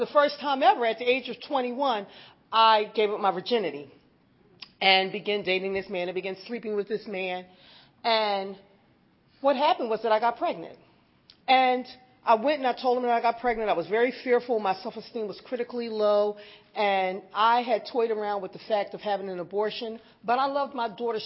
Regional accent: Philadelphia, Pennsylvania, United States; Like I said, I grew up in Philly, and from an early age, I remember not really feeling loved.

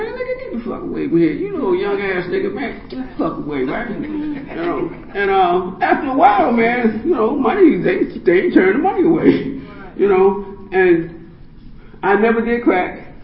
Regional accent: Baltimore, Maryland, United States; I grew up in Baltimore City, bottom of Pennsylvania Avenue on Ogle Avenue.

